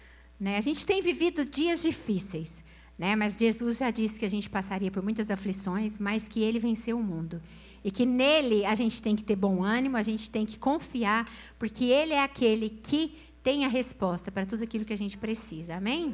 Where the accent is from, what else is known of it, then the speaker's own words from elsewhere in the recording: Uberlândia, Minas Gerais, Brazil; lá na minha cidade, em Minas, em Uberlândia